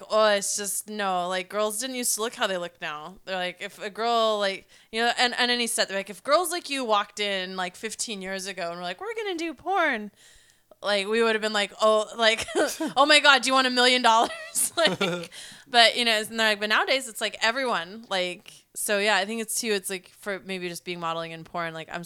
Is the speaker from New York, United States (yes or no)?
yes; New York, United States; But even here, like, I think people are homely because I came from New York.